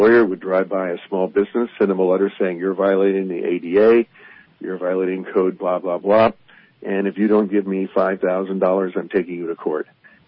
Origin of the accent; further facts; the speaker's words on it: California, United States; but I'm a Californian, had no desire to be there